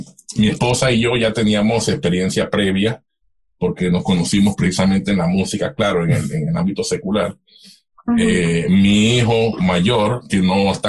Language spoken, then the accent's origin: Spanish; Panama; now in Canada; Todos somos panameños canadienses.